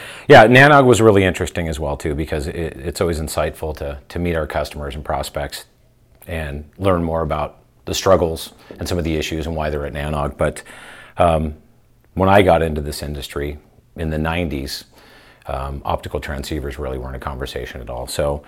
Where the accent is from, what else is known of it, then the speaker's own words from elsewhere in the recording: California, United States; But my journey into this was back in the 90s. I grew up in Orange County.